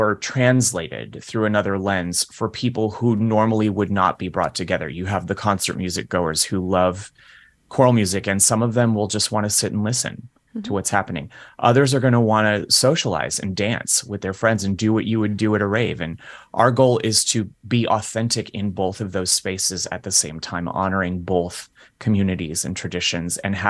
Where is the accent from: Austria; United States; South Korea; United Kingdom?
United States; New York City, New York; I admit to living a somewhat nuclear existence as a New Yorker.